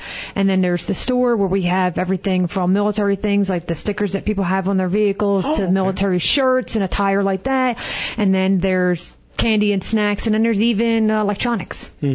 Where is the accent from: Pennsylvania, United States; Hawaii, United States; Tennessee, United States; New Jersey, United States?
Pennsylvania, United States; Philadelphia; I was from the East Coast, I'm from Philly, so on mine, we put it on toast.